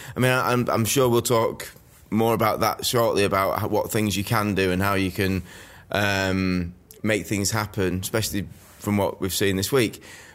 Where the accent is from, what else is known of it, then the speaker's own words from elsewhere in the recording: Manchester, North West England, United Kingdom; growing up in Manchester, having fun, going down to London, you'd make a weekend of it.